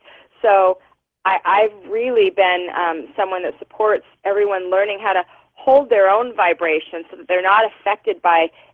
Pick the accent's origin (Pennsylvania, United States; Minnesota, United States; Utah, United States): Utah, United States; Salt Lake City; growing up, I grew up in Salt Lake City, Utah in the 70s, and we didn't, there was nowhere to go.